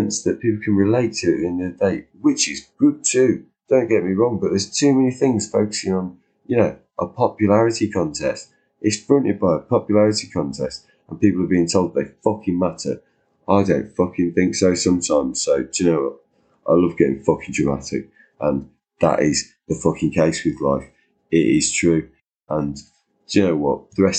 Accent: Ireland; Because as an Irish person, I feel like living here, I've been told that English people are good.

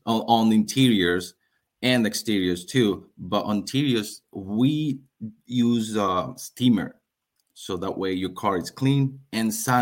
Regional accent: Venezuela; first language Spanish; English is a second language; moved away as an adult; now in United States; Yes, I'm from Venezuela, and I speak Spanish.

